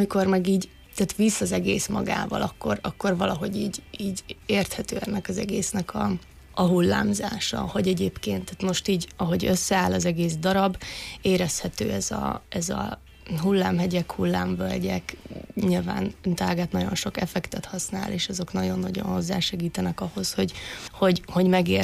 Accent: Vojvodina, Serbia; Én délvidéki vagyok.

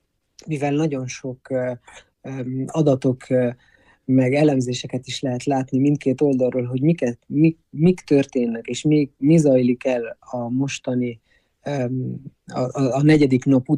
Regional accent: Iran; mi, mint irániak

